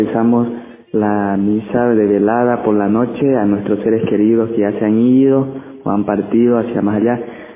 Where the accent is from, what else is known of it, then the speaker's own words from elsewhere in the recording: Santana, Santa Cruz, Bolivia; vengo de la zona de La Chiquitanía, de la provincia de Velasco, Cantón Santana.